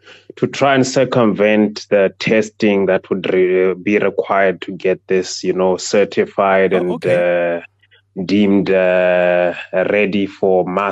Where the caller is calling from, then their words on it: Brits, North West, South Africa; I'm joining from Brits.